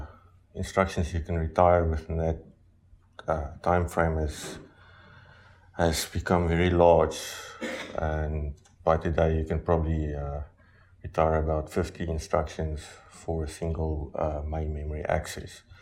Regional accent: South Africa; I'm from South Africa and I work for a company called Retro Rabbit.

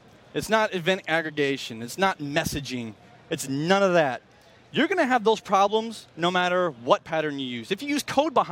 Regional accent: Dallas, Texas, United States; now in Idaho, United States; And you know, I'm from Dallas.

